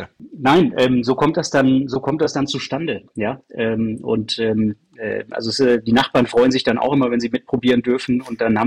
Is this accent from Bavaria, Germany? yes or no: no; Aachen, North Rhine-Westphalia, Germany